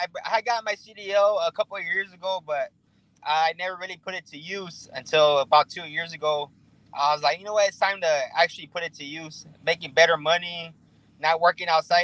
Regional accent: Texas, United States; I used to work there a couple of years ago, but I'm back in my hometown area, South Texas.

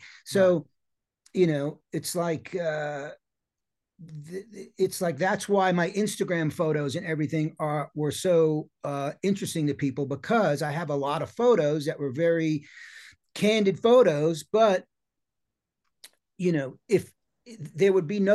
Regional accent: New York City, New York, United States; It's like the scene that we grew up in New York, the great Gildersleeve's club in the Lower East Side and New York, that rock scene in the late 70s.

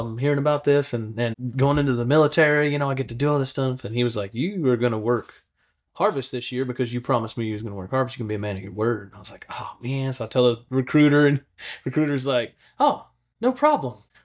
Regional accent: Texas, United States; So that's why I grew up in Texas. He had about 8,000 acres, 400 head of Charley bred cows, and 40 head of horses.

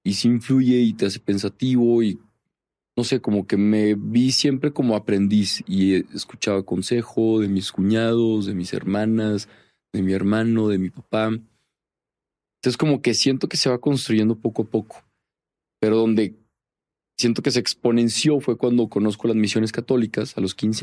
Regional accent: Torreón, Coahuila, Mexico; also born or lived in Monterrey; Yo soy de Torreón, me voy a Monterrey, y cuando me voy a Monterrey, pues llegas como estudiante foráneo

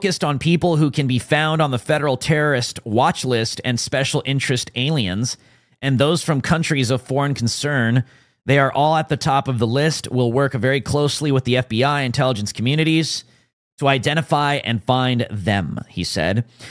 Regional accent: United States; I mean, I'm an American

